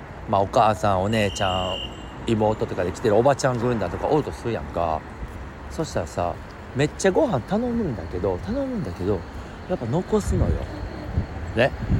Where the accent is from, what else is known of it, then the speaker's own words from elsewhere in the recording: Osaka, Japan; 私も大阪の人で、それでまあ関西の人なのね